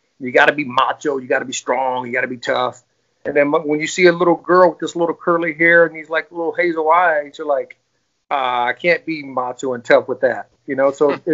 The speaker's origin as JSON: {"language": "English", "town": "Fort Wayne", "region": "Indiana", "country": "United States", "tie": "born or raised there", "said": "Born and raised in Fort Wayne, Indiana, to a biracial parenthood back in the 60s and 70s, which wasn't probably a great thing to be biracial back then in Indiana."}